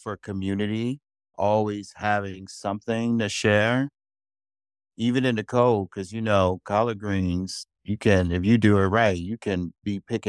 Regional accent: St. Louis, Missouri, United States; I grew up in St. Louis, Missouri, and most of the people who I grew up with, the elders had all come from southern states, had been sharecropping.

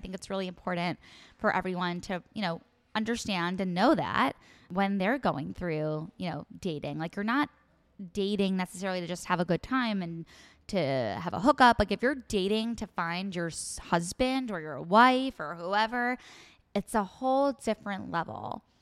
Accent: New York City, New York, United States; Like, I came from privilege. My husband did not. I came from New York City.

